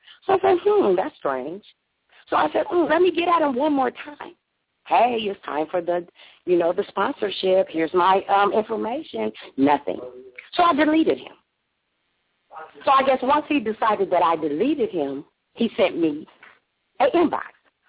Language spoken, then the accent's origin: English; Compton, California, United States; I'm originally from Compton. I moved to Carson. I've lived all over California. I even went to Virginia for 10 months.